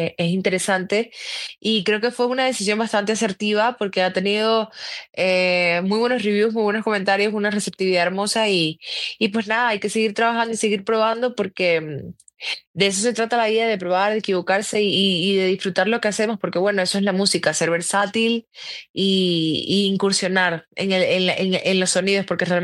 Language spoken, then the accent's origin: Spanish; Venezuela; está de número uno ahorita en mi país, Venezuela